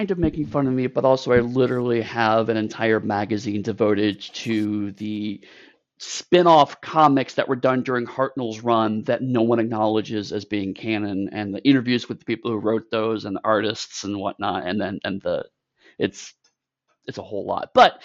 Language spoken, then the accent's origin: English; United States; because being an American fan, I couldn't get access to a lot of this stuff initially